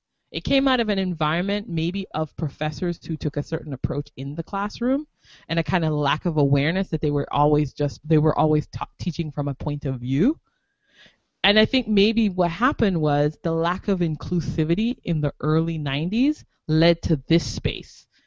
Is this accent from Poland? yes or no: no; Jamaica; I'm Jamaican